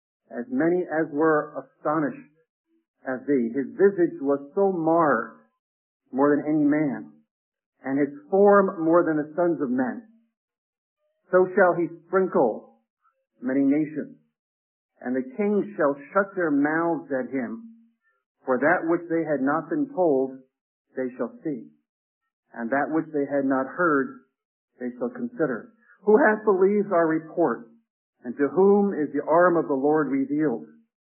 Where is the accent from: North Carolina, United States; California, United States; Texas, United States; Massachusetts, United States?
North Carolina, United States; accent: New Jersey twang; also born or lived in New Jersey; you'll hear my New Jersey twang in my voice, but I'm really from North Carolina.